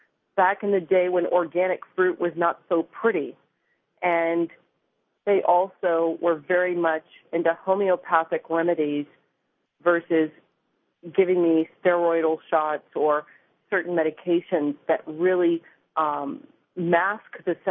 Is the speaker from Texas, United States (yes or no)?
yes; Austin, Texas, United States; I am from Austin, Texas, part of the Southwest, right along the Colorado River. And I grew up with allergies and asthma.